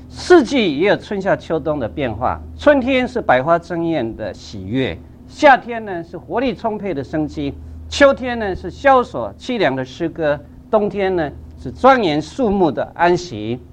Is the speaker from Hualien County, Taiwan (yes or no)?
no; Guanmiao, Tainan, Taiwan; moved away; 回我故乡台南县关庙乡去走一走。我今年47岁，所以去年46岁多一点。